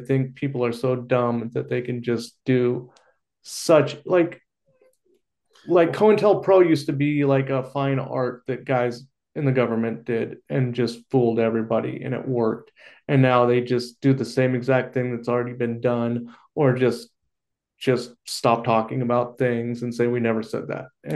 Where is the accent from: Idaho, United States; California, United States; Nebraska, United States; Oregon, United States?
Oregon, United States; Like my grandma told me about Bigfoot when I was a little kid growing up in Oregon.